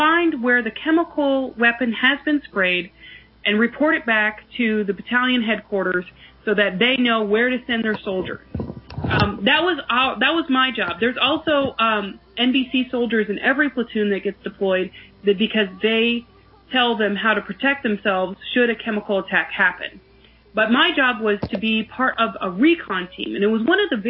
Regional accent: Nebraska, United States; I grew up in Nebraska

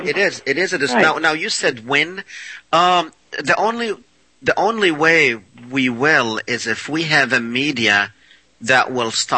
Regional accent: Louisiana, United States; My home state of Louisiana, we have Jared on line 3.

